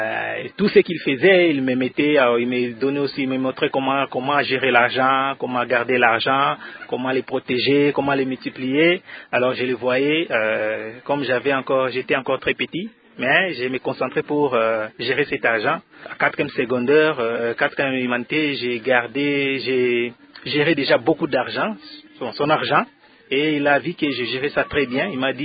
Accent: Kinshasa, DR Congo; born there; Je suis né à Kinshasa, à l'hôpital Mama Yembo.

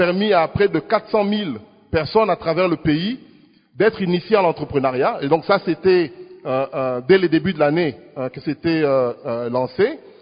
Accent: DR Congo; même ici chez nous en RDC

